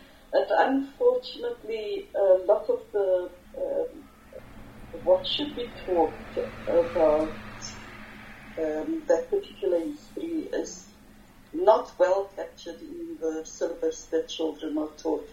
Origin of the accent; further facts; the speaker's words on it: South Africa; there were people working in the house who didn't know that I was from South Africa